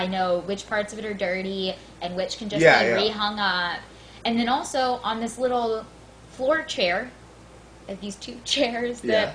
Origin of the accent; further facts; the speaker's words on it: Enid, Oklahoma, United States; So, I'm from Enid, Oklahoma, of course. Everyone knows Enid.